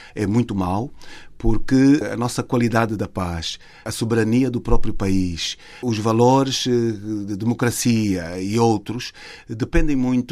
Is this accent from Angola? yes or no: yes; Angola; eu quando digo nós angolanos